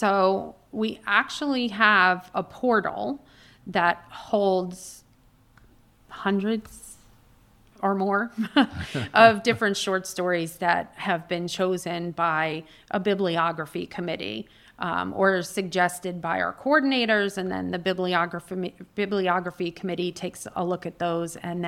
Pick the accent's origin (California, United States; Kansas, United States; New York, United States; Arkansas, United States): New York, United States; So, but I was born and raised in Orange County in New York, about an hour north of New York City on the Hudson River. So once a New Yorker, always a New Yorker.